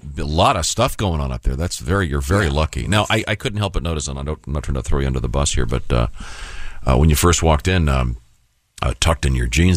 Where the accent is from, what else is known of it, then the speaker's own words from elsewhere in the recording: California, United States; Well, you know, growing up in the Bay Area, I think there's probably.